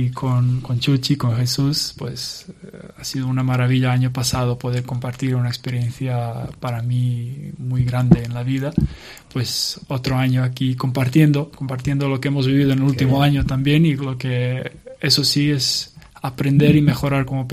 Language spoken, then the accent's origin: Spanish; Serbia; Spanish is a second language; now in Spain; Me ha traído aquí a España, que soy de Serbia.